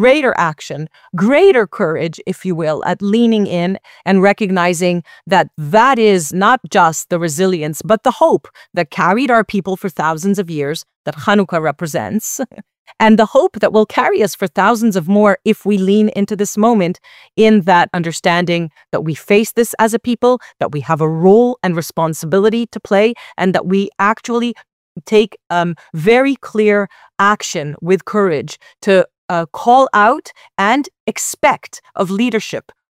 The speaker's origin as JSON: {"language": "English", "country": "Canada", "tie": "born or raised there", "said": "I grew up in Canada, you in New York City, Lahav also in the States."}